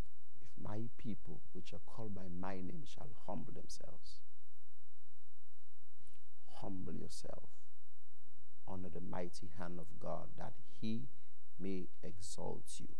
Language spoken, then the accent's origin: English; China; moved away; You know, we're from China originally. And the Chinese have a wonderful way of humility.